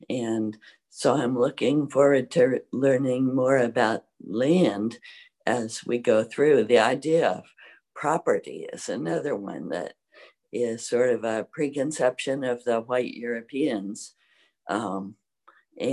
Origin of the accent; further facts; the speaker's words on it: Salem, Oregon, United States; I grew up in Salem, Oregon.